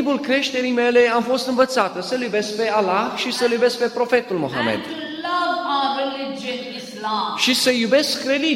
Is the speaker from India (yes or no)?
yes; India; Eu sunt din India.